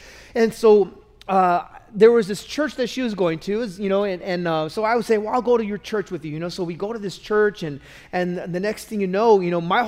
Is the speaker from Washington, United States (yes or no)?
no; California, United States; I'm not even from Orange County. I grew up and was born and raised in Los Angeles County.